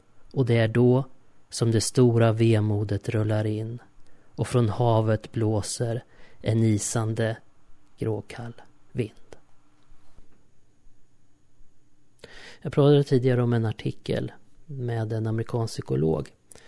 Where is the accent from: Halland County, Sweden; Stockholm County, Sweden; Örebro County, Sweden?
Örebro County, Sweden; Örebro; Jag kommer ihåg hur jag cyklade mot Gustavsvik i Örebro, där jag är uppvuxen.